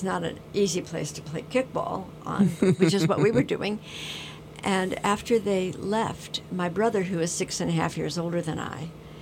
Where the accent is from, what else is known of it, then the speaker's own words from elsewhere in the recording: Berkeley, California, United States; also born or lived in Los Gatos; We moved from Los Gatos to Berkeley, and there I was starting school without a single friend.